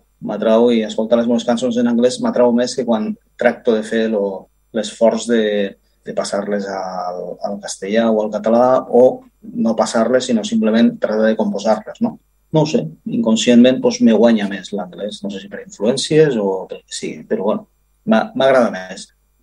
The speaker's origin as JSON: {"language": "Catalan", "region": "Catalonia", "country": "Spain", "said": "jo soc pues, de pares colombià i mare aragonesa, però nascut a Catalunya i soc català."}